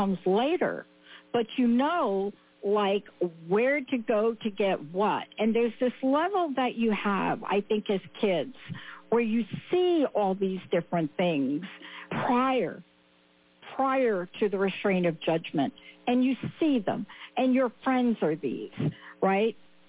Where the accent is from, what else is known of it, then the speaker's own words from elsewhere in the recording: New York City, New York, United States; I'm a kid from the Bronx. I grew up in New York City.